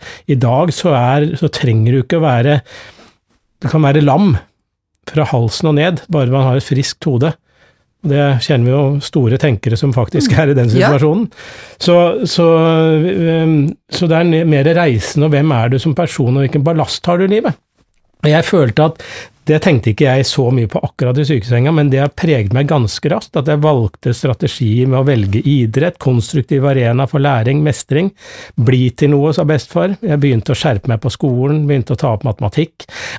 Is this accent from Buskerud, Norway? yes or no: no; Nesodden, Akershus, Norway; Født og oppvokst på Nesodden, rett utenfor Oslo.